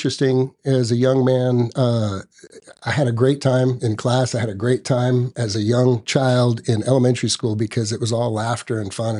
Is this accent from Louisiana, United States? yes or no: no; Texas, United States; I mean, I'm half Mexican, I'm from Texas, and you want to motivate me, tell me it can't be done.